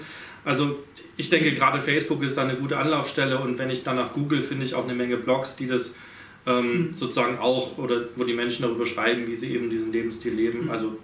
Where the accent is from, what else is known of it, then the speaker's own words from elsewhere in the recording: Germany; durch gerade wir als Deutsche, die ja überall eigentlich hinreisen können